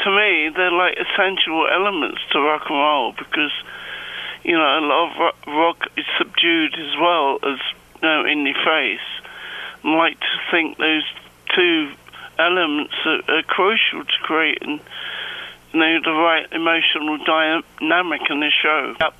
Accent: London, United Kingdom; growing up in Muswell Hill in a working class family. And we, it was a big family.

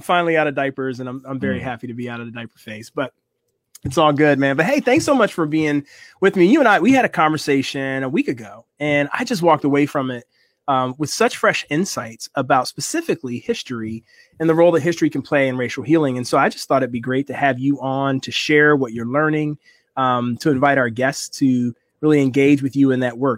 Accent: Philadelphia, Pennsylvania, United States; And Eric Mason, who's a personal favorite of mine from my hometown, Philadelphia

